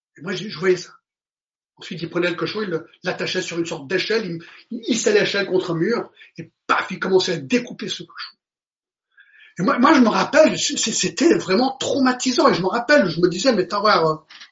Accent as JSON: {"language": "French", "town": "Choulex", "region": "Geneva", "country": "Switzerland", "tie": "born or raised there", "said": "quand j'ai grandi à Choulet, ici à Genève, pas loin d'ici, on avait juste en face de chez nous une ferme"}